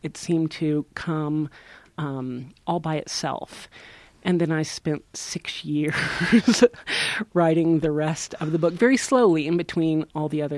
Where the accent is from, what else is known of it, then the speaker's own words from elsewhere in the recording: Arkansas, United States; I grew up in the Ozark Mountains of Arkansas, where there is not a whole lot to do. And books were really my lifesaver there.